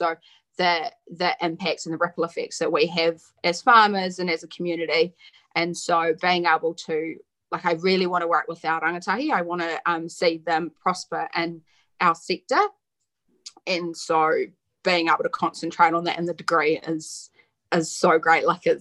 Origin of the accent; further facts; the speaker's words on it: Southland, New Zealand; Yeah, so I was born and raised down in Southland.